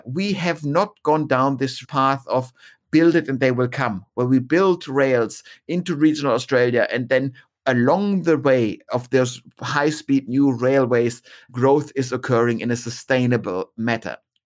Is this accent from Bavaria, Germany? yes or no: yes; Munich, Bavaria, Germany; I'm pointing to my hometown of Munich in Germany that got the Olympics in the 70s.